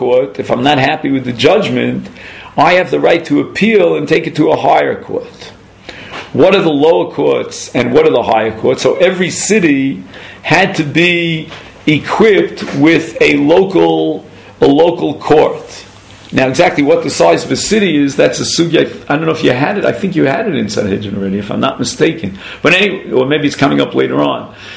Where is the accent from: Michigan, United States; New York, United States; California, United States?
New York, United States; Brooklyn; I could sue someone in Brooklyn, New York, that's my hometown